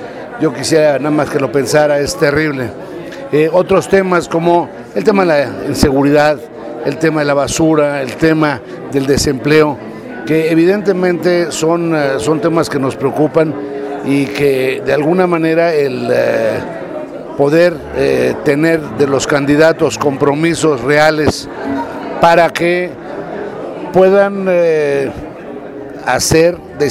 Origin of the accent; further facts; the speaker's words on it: Iztapalapa, Mexico City, Mexico; como mexicanos, como iztapalapenses, como miembros de esta maravillosa ciudad